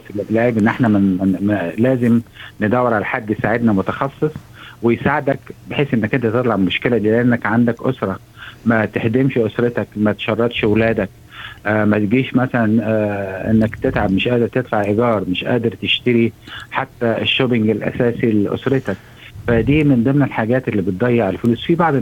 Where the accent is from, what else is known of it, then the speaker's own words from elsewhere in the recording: Egypt; جاي انا من مصر